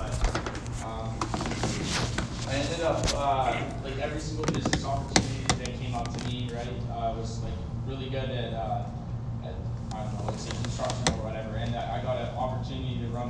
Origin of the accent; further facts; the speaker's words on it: Calgary, Alberta, Canada; I'm originally from Calgary.